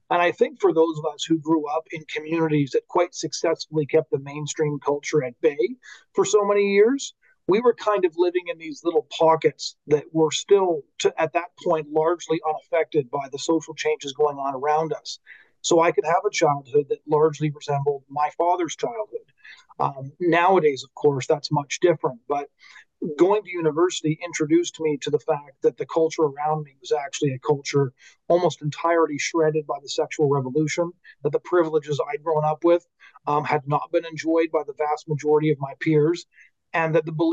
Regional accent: Chilliwack, British Columbia, Canada; also born or lived in Seattle; Well, I was born in Seattle, but I was raised in the Fraser Valley, in Chilliwack.

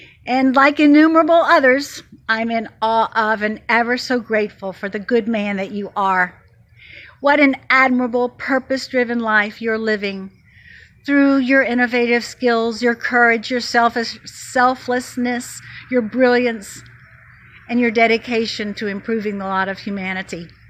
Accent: Huntsville, Alabama, United States; from Huntsville, Alabama.

